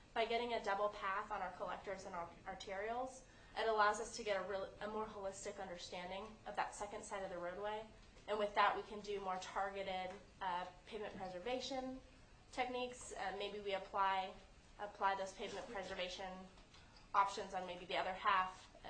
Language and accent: English; Lake Tahoe, United States; also born or lived in Berkeley / Austin; I came from Lake Tahoe. I was up at TRPA before coming down here. My background's in transportation. I grew up in the area, family all up and down the valley.